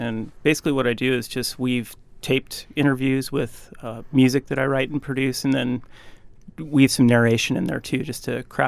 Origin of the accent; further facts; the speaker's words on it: Alaska, United States; I grew up in Alaska.